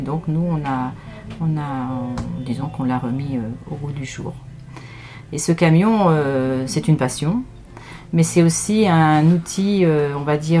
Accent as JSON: {"language": "French", "region": "Normandy", "country": "France", "said": "Bonjour, Sophie. Nous sommes de Normandie."}